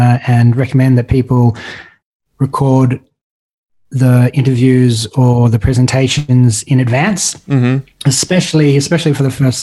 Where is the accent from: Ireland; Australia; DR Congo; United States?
Australia; we, being an Australian, we don't get access to some of the experts